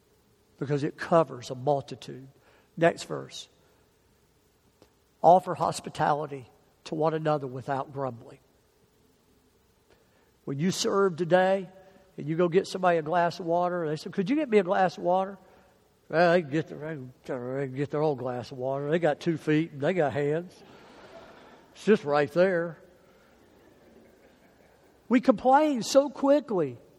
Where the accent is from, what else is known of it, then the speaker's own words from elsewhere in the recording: the South, United States; I don't want to sound stupid because I'm from the South and some of the words I use and my kids pick on me enough.